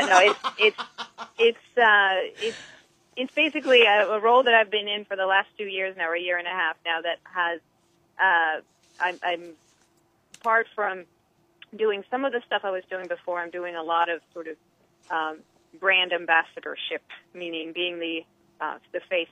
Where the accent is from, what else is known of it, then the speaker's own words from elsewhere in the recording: Sweden; being that I come from another country myself. I was born and raised in Sweden.